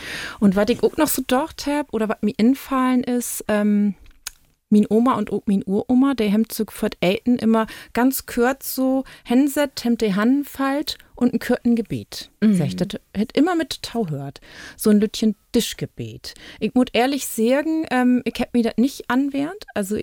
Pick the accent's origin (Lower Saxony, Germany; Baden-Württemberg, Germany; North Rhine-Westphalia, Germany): Lower Saxony, Germany; Ut her Heimat und auch mein Heimat, muss ich ja sagen, aus Friesland.